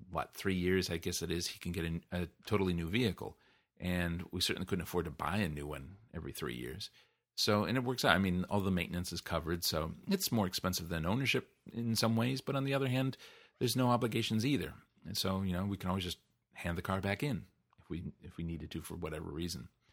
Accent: Midwest, United States; I come from the Midwest of the U.S., I still to this day find it a bit exotic to have a barbecue on my birthday

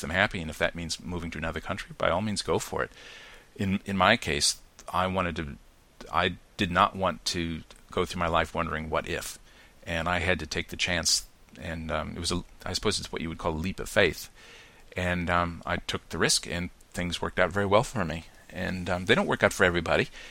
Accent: Illinois, United States; accent: upper Midwest; when I arrived here, I had a pretty, not strong isn't quite the word I'm looking for, a ordinary Midwest, upper Midwest accent from the Chicago area. It wasn't a Chicago accent

